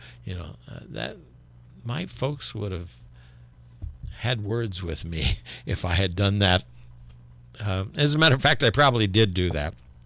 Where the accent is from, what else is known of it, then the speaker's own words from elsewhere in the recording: South Bend, Indiana, United States; I was raised in South Bend, Indiana when I was young